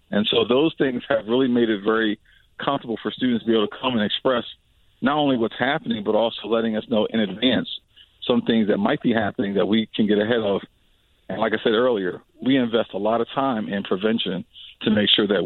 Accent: Camden, New Jersey, United States; You know, I grew up in Camden, New Jersey. I grew up impoverished

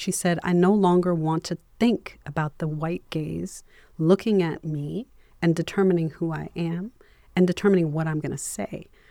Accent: Lusaka, Lusaka Province, Zambia; born there; I was born in Zambia, in Lusaka, in 1980, and I'm mixed race. My father's British. He's now a Zambian citizen, but he's white. My mom was Black.

